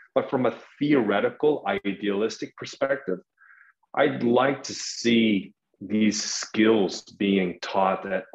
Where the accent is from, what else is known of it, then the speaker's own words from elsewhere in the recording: Canada; especially I'm from Canada, and we see our cousins down in the States